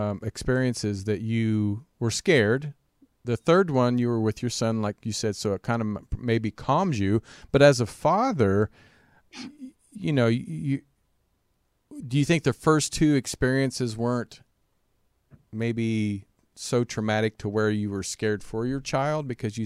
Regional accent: Kansas, United States; I grew up in Kansas, a small country town.

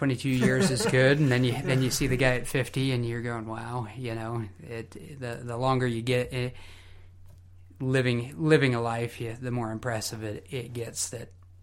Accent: American Fork, Utah, United States; I grew up here in American Fork. Well, in American Fork.

